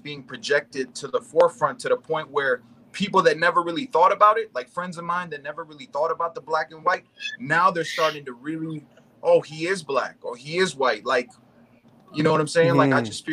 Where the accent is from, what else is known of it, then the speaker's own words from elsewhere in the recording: United States; I was born and raised in America. So, you know, my perspective growing up as a Desi and being surrounded by people that don't look like me at all